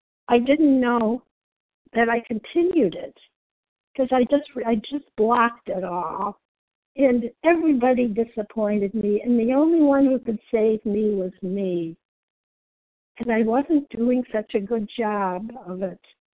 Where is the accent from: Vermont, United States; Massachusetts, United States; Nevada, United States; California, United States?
Massachusetts, United States; I'm from Massachusetts, going to Italy.